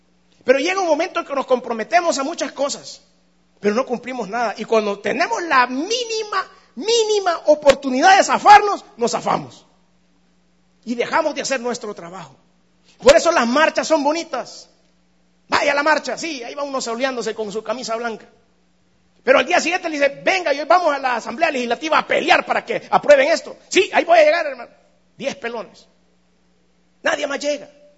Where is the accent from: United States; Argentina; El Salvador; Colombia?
El Salvador; En todos lados somos violentos los salvadoreños, hermano